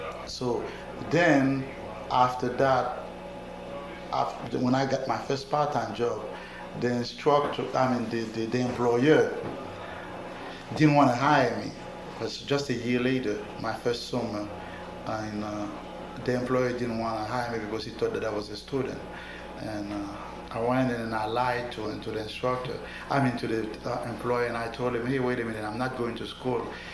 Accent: Haiti; now in New York, United States; I grew up in Haiti. I did my primary and secondary school in Haiti.

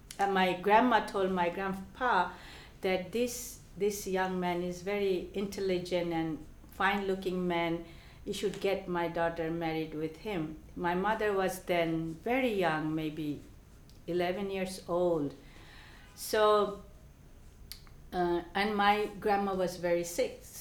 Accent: Chittagong, Chittagong Division, Bangladesh; also born or lived in Dhaka; I'm from Bangladesh, and I was born in, I was born in Chittagong, Bangladesh. Chittagong is a port city of Bangladesh. And then from there, my father moved to Dhaka.

